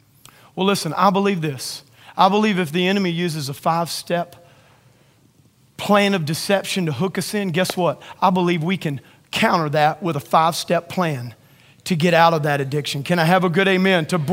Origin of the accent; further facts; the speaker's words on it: Louisiana, United States; You know, I'm from Louisiana, and in Louisiana, I've never been, but I have several friends that go turkey hunting.